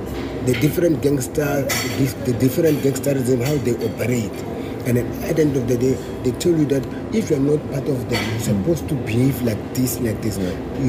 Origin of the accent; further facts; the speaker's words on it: Pretoria, Gauteng, South Africa; I was at Tzaneen, because I was from Pretoria.